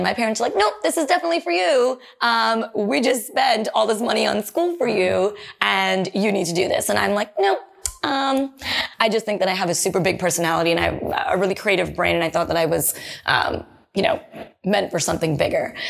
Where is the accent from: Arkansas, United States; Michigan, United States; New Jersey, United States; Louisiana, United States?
New Jersey, United States; I was born and raised in Jersey, moved to New York, you know, went to college in New York